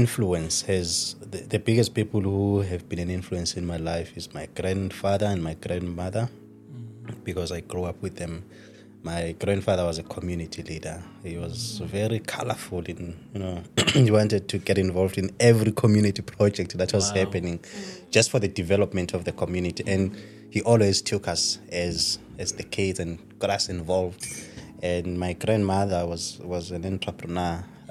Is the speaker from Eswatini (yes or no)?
yes; Eswatini; also born or lived in Free State, South Africa; So I grew up in Swaziland, now known as Eswatini. But I was born in the Free State, Putarichaba.